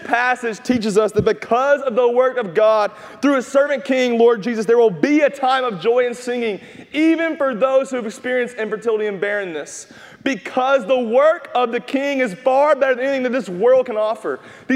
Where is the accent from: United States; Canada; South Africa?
United States; North Carolina; hey, we're from North Carolina. We should know this.